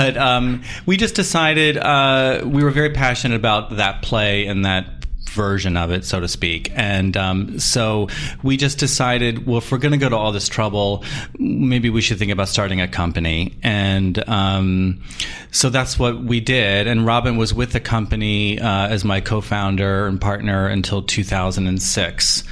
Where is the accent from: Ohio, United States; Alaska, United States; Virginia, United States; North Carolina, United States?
Virginia, United States; I grew up in Virginia.